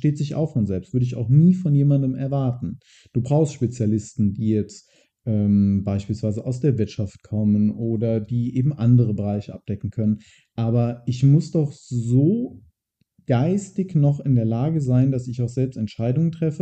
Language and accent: German; United States; ich als Amerikaner